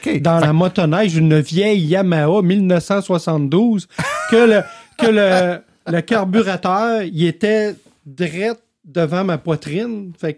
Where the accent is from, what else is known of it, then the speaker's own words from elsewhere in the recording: Val-d'Or, Quebec, Canada; Fait que oui, moi je viens de Val d'Or, hein. Tu sais, moi je viens de l'Abitibi. Okay, en Abitibi, pas de motoneige, l'hiver, là. C'est long en tabarouette.